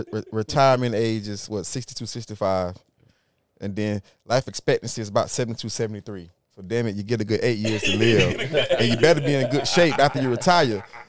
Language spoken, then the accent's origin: English; Jacksonville, Florida, United States; it runs so deep in the city of Jacksonville, right? I'm from Jacksonville.